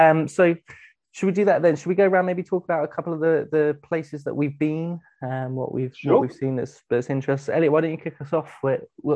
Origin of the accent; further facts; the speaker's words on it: Southampton, South East England, United Kingdom; I grew up in Thor. I lived in Southampton since I was about 7.